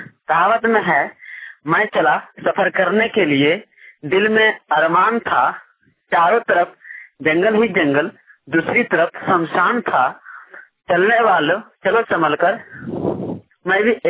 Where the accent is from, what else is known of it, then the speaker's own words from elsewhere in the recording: Bihar, India; ग्राम सहायक, पोस्ट का पत्र, थाना सोनो, जिला जमुई का रहने वाला हूँ।